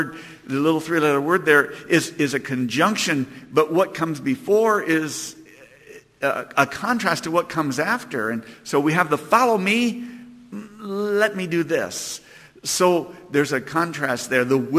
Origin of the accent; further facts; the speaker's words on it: Pennsylvania, United States; I grew up in Pennsylvania on a farm, and I left the beautiful green cow-covered hills of Pennsylvania and landed in New Mexico